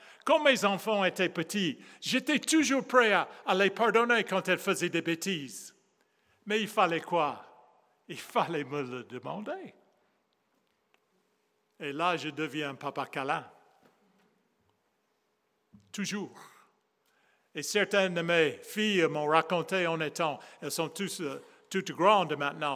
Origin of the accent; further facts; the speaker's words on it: United States; accent: American; French is a second language; Je suis américain d'accent, mais français du cœur, donc c'est notre pays.